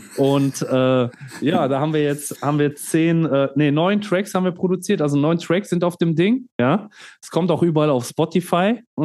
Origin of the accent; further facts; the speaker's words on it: Grütendorf, North Rhine-Westphalia, Germany; Ich bin ja in Grütendorf aufgewachsen in dem Fall, ne